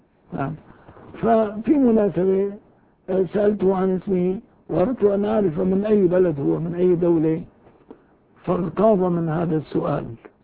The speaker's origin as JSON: {"language": "Arabic", "country": "Syria", "said": "أن أقول لك أنا من سوريا، أنا من هذا البلد"}